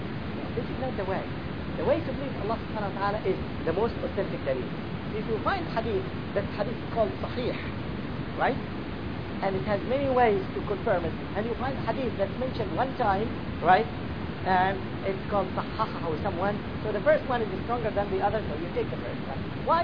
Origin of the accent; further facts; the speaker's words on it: Egypt; It's not because that I am from Egypt and the scholar that I asked him is Egyptian, so I take his word because he's Egyptian.